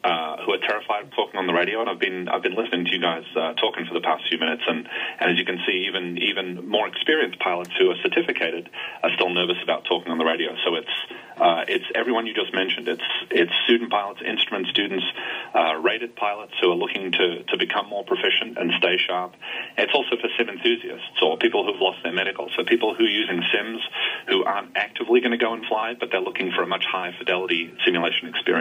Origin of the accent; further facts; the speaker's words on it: Lincoln Park, New Jersey, United States; accent: New Jersey; I am from Lincoln Park, New Jersey.